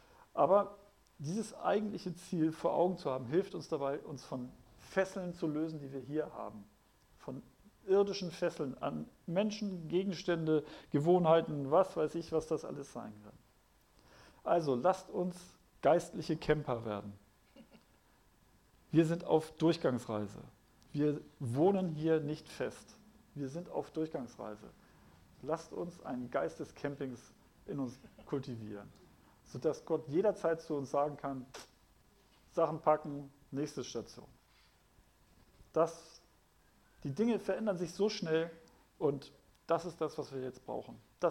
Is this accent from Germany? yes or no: yes; Hamburg, Germany; Also ich bin aus Hamburg. Ich könnte ja jederzeit nach Hamburg zurückkehren, aber das ist nicht meine Heimat.